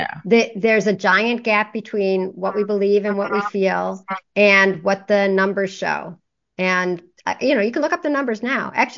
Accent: Chicago, Illinois, United States; I'm from Coleman, Chicago.

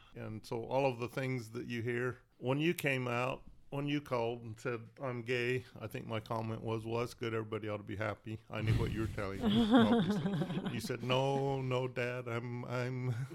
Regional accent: Mountain View, Wyoming, United States; I grew up in Mountain View, Wyoming, so there's 307 people in the town.

